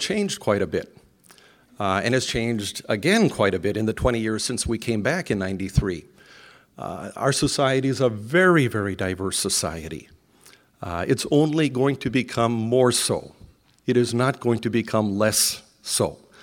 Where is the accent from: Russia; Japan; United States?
Japan; So I was born in Japan. My parents were missionaries. And we lived way up in the northern part of Japan.